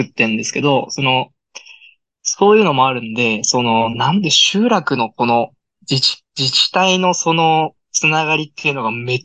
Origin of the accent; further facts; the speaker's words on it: Shirakawa, Fukushima, Japan; まさに自分の地元はその場所なんですね。白川市っていう。だから、福島県の中では一番関東に近いところ。関東っていうか東京に近いところですか、ね。